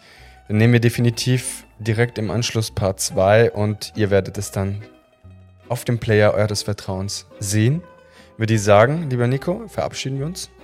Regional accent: Italy; als Italiener

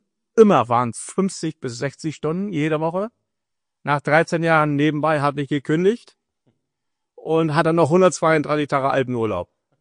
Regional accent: Walsrode, Lower Saxony, Germany; Ich selber bin am 6. Oktober 1951 in Walshode, Hollige, geboren und in einer Großfamilie aufgewachsen.

